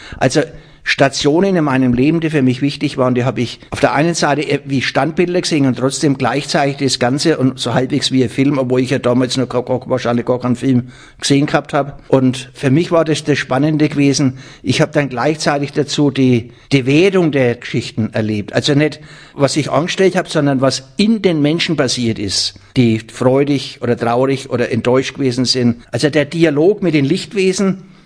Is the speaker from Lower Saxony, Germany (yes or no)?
no; Fürth, Bavaria, Germany; ich bin hier in der Methodistenkirche in Fürth aufgewachsen.